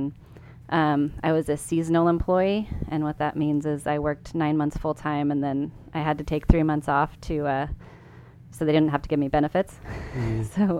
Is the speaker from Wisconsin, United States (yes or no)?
no; Sonora, California, United States; I grew up in Sonora, California, foothills to the Sierra Nevada. So I grew up hiking, backpacking, a lot of outdoor time, camping in the summers with my parents, putting up tents.